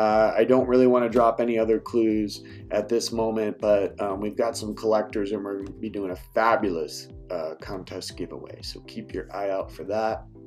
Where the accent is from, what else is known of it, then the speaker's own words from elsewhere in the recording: Chicago, Illinois, United States; So I grew up in Chicago watching the Bulls.